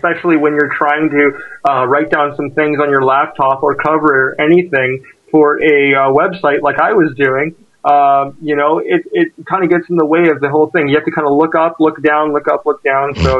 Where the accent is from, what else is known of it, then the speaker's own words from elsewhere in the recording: Canada; Yeah, but as a Canadian, I can override your decision.